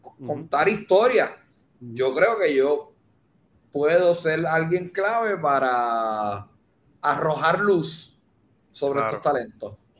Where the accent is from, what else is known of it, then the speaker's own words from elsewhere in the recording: Puerto Rico; Yo soy un tipo puertorriqueño que siempre ha vivido aquí.